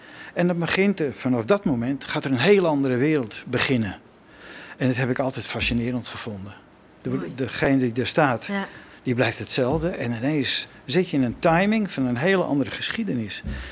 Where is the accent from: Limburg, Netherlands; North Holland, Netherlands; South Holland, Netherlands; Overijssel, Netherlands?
North Holland, Netherlands; we komen uit Noord-Holland.